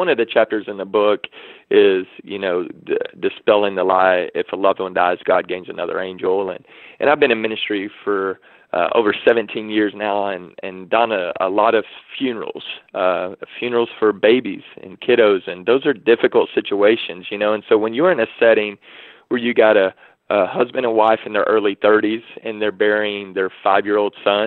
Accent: Waco, Texas, United States; You know, I grew up in Waco, Texas.

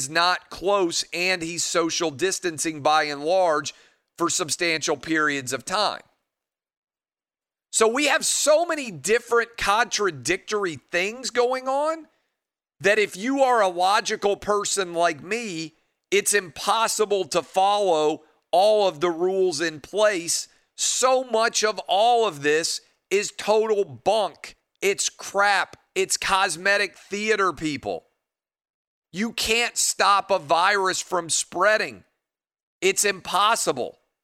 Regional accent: Nashville, Tennessee, United States; In my hometown of Nashville right now, they stop allowing people to be in bars and restaurants at 11.

